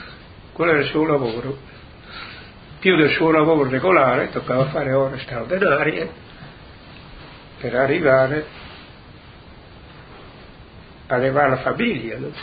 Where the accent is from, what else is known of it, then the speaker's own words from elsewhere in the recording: Martignaco, Friuli-Venezia Giulia, Italy; born there; Nato a Martignaco, Udine, il 25 ottobre 1923.